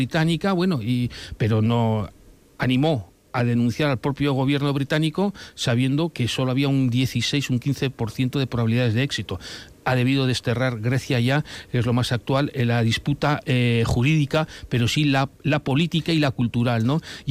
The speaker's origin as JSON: {"language": "Spanish", "town": "Vitoria-Gasteiz", "region": "Basque Country", "country": "Spain", "said": "Qué bien, como españoles, vascos, vitorianos, vemos el Partenón."}